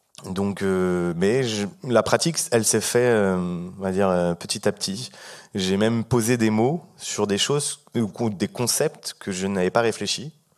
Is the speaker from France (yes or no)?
yes; Saint-Denis, Île-de-France, France; chaque fois que je me présentais, que je voyageais à travers la France ou le monde et que je disais que je venais de Saint-Denis